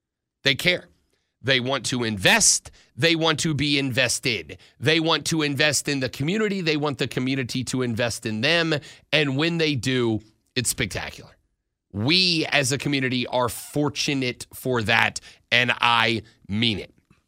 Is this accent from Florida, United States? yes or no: yes; Pensacola, Florida, United States; I'm an 850 kid. Have been, will stay. Even in my hometown of Pensacola